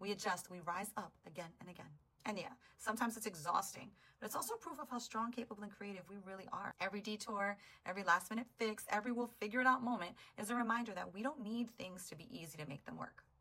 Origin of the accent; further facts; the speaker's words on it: Bronx, New York, United States; And let's be clear, I was born and raised in the Bronx.